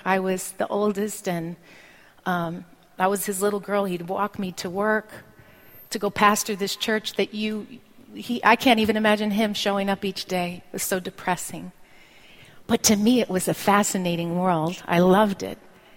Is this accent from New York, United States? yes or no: yes; Brooklyn, New York, United States; born there; I was born in Brooklyn on December 18th, 1969. Long, long time ago. I'm going to be turning 45 this year.